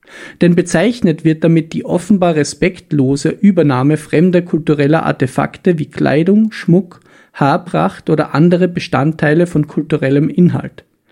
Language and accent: German; Vienna, Austria; Darf ich als Wiener nun nicht mehr asiatisch essen gehen?